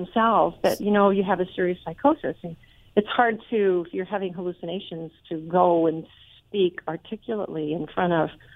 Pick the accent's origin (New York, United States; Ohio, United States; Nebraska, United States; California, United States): Nebraska, United States; moved away as an adult; now in Washington, United States; I mean, I'm from Nebraska originally, and I left Nebraska in 1992 to be able to go to the Pacific Northwest